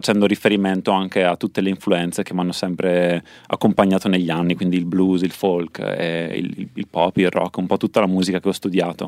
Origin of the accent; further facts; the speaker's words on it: Trentino-Alto Adige, Italy; io vengo dal lago di Garda, Alto